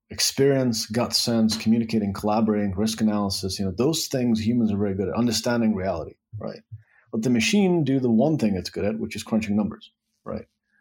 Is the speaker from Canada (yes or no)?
no; Dubai, United Arab Emirates; also born or lived in Prague, Czechia / Beirut, Lebanon; now in Silicon Valley, United States; Dubai, Prague, Czech Republic. Dubai, Prague, Beirut. That's it.